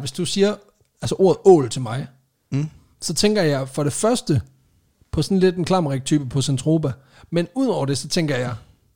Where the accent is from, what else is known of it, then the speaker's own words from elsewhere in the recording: Region of Southern Denmark, Denmark; Jeg er fra Sønderland, du fucker ikke med det lort.